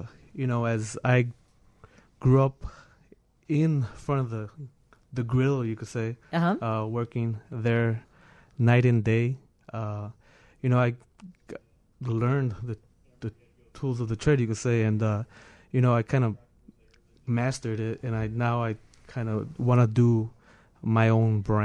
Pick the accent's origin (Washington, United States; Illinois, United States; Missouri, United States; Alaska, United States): Illinois, United States; Chicago; I was born here, born and raised.